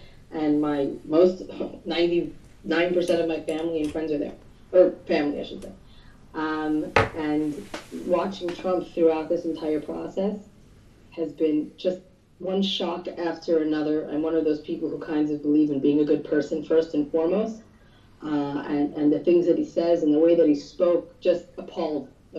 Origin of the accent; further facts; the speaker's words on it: United States; but as an American, if I wasn't Jewish, I was an American